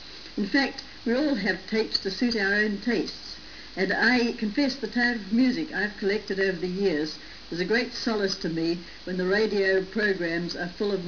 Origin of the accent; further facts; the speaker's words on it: New Zealand; As I am a New Zealander, I feel I should start